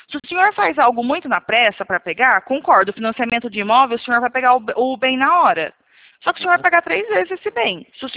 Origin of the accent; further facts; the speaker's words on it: Piracicaba, São Paulo, Brazil; eu sou aqui de Piracicaba.